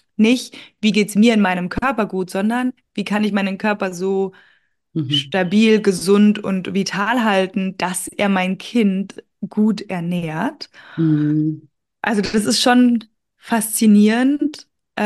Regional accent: Munich, Bavaria, Germany; ich wohne ja in München und es gibt Momente, ich liebe diese Stadt, das ist meine Heimat

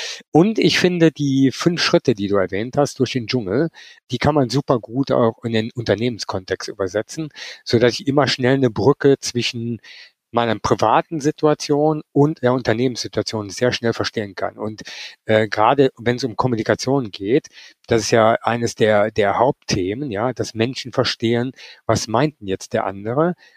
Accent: Cologne, North Rhine-Westphalia, Germany; ich komme zwar aus Köln

